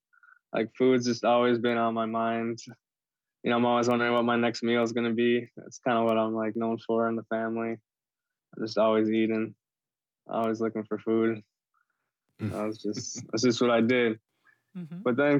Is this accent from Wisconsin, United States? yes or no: yes; Milwaukee, Wisconsin, United States; now in Minneapolis, United States; I was born and raised in the Milwaukee area. I'm Red Cliff Band Ojibwe, Bear Clan, and I now reside here in Minneapolis